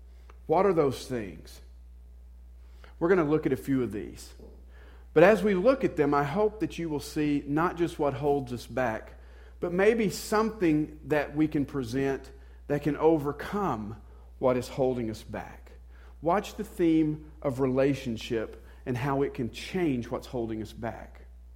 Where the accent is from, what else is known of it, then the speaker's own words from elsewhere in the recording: Southern US, United States; I mean, you guys know just from the accent, I grew up in the South.